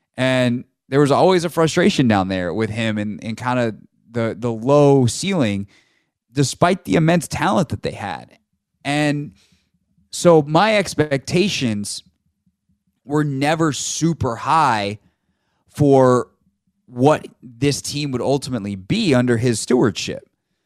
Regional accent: the Carolinas, United States; because I grew up in the Carolinas.

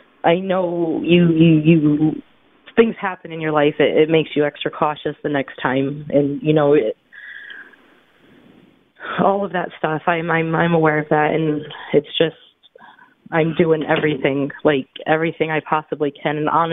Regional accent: New York, United States; I'm from New York, so, like, I'm huge on skepticism.

